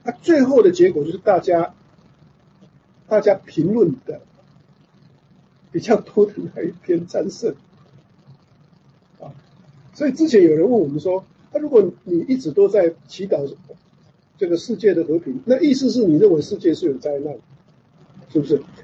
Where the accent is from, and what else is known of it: China